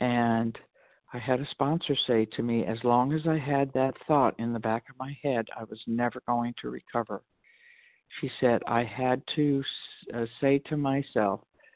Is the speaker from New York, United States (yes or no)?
no; Walnut Creek, California, United States; I'm from California, Walnut Creek, California